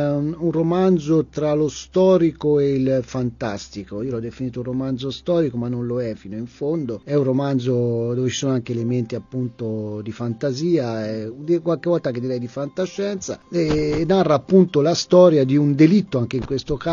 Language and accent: Italian; Castiglion Fiorentino, Tuscany, Italy; questo è più un atto d'amore nei confronti del mio paese